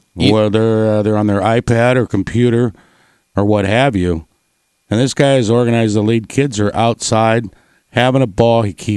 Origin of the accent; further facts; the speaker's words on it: Cedar Hills, United States; I grew up in Cedar Hills and spent it over at Truman Elementary with a few of the neighbor guys